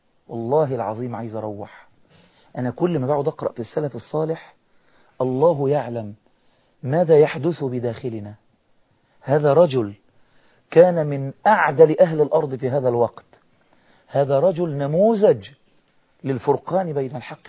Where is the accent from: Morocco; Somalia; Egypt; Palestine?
Egypt; انا فاكر عندنا في مصر